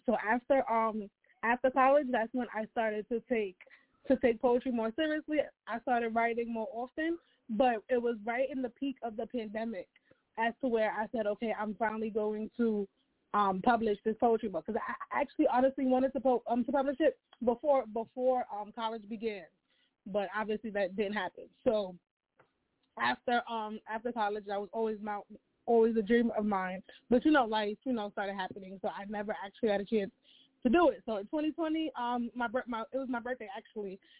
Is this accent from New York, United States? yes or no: yes; New York City, New York, United States; I'm from the Bronx, New York